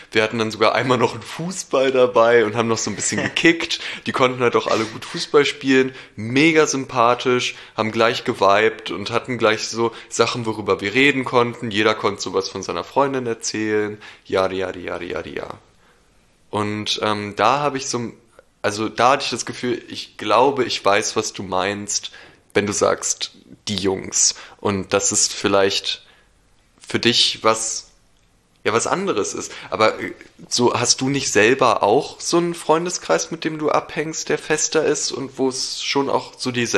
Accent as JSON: {"language": "German", "region": "Berlin", "country": "Germany", "tie": "born or raised there", "said": "ich bin in Berlin aufgewachsen"}